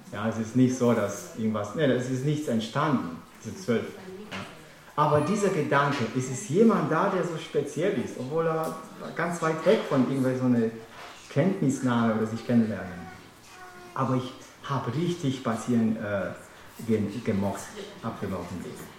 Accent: Romania; German is a second language; Ich war circa 12 Jahre alt. Das war in meinem Heimatland in Rumänien.

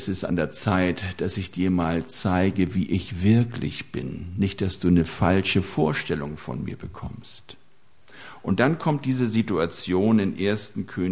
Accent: Schleswig-Holstein, Germany; Ich stamme aus Schleswig-Holstein, falls es jemand an meiner Sprache noch nicht gemerkt hat.

